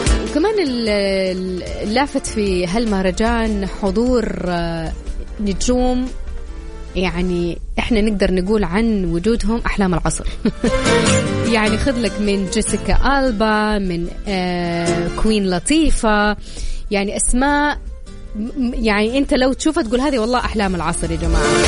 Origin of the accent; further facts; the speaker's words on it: Saudi Arabia; فشيء جميل وفخر لنا أنه ثقافتنا وكل شيء عندنا في المملكة العربية السعودية ينقل إلى العالم